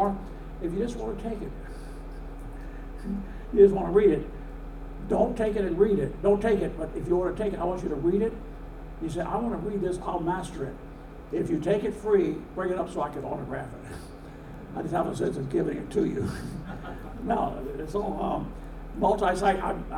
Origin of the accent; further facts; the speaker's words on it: United States; I'm glad I'm American. I'm glad I live here.